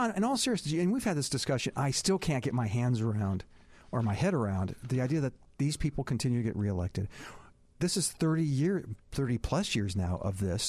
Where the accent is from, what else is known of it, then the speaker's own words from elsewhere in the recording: Birmingham, Alabama, United States; I came here from Birmingham, Alabama, which is pretty much my hometown. Still have a house there.